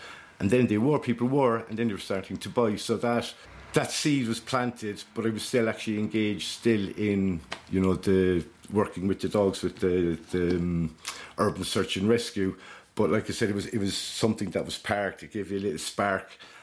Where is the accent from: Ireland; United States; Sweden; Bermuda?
Ireland; Celtic cousins, I suppose, as well, being Irish and Brittany.